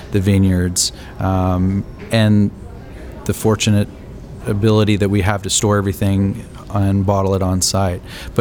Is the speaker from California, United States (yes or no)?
yes; Napa, California, United States; I'm growing up in Napa. I'm very, very proud of the Napa Valley